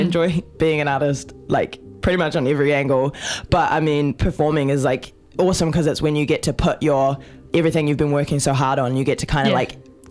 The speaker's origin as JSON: {"language": "English", "country": "New Zealand", "said": "every time I've been overseas, it's kind of like I cannot hide the fact that I'm from New Zealand, like, because as soon as I start talking, people are like, the hell is this"}